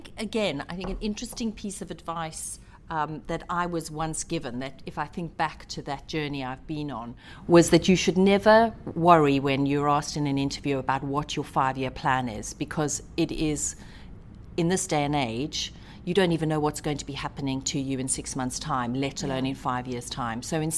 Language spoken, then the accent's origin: English; South Africa; Oh, well, growing up in South Africa, you may not know that I'm one of four daughters myself. And I went to a local school, a comprehensive school near where I lived